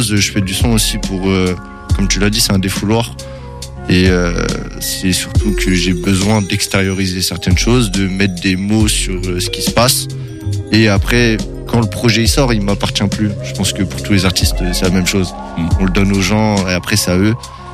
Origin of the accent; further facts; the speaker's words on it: Angers, Pays de la Loire, France; j'ai 22 ans, je viens d'ici même, Angers. J'ai fait toutes mes classes d'armes, si je puis dire, ici.